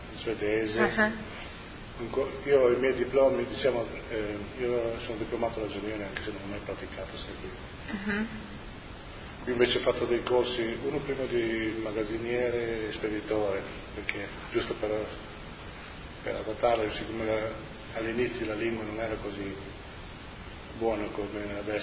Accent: Pieris, Friuli-Venezia Giulia, Italy; now in Sweden; sono originario della Bisiaccheria. Mi sono trasferito in Svezia.

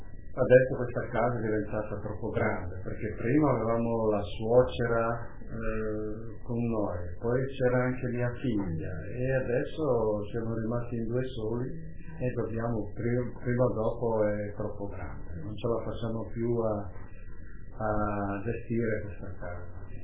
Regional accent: Friuli-Venezia Giulia, Italy; per noi friulani non è che ci sentiamo né rossi né bianchi né neri. Noi siamo friulani

